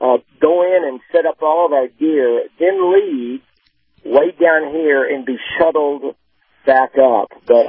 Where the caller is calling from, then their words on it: Bedford, Virginia, United States; I'm calling from Bedford, Virginia